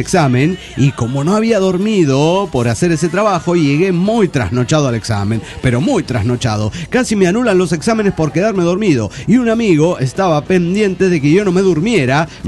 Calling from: Córdoba, Argentina; de Córdoba, Argentina.

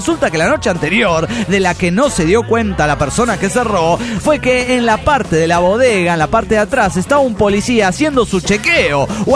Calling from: New Jersey, United States; de New Jersey.

